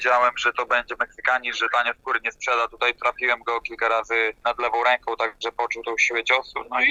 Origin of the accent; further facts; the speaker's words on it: Podlaskie Voivodeship, Poland; born there; Urodziłem się na Podlasiu i nie wyobrażam sobie innego miejsca do życia, jak moje kochane Podlasie.